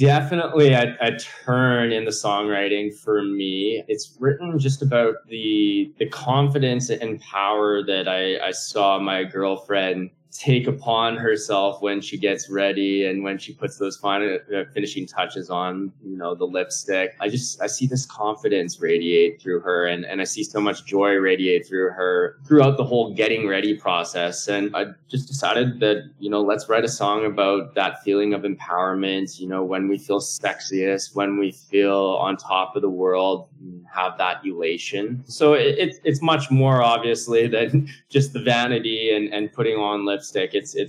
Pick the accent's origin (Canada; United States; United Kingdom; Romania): Canada; Winnipeg, Manitoba; So yeah, the story starts out in Winnipeg. I actually born and raised in Winnipeg